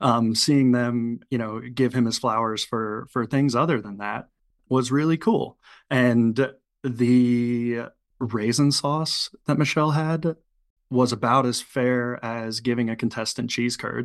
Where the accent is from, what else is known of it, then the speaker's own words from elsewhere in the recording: Clearwater, Florida, United States; now in Wisconsin, United States; I'm actually not from Wisconsin. I'm a transplant. So I grew up down in Clearwater, Florida, and throughout my life have slowly been making my way north.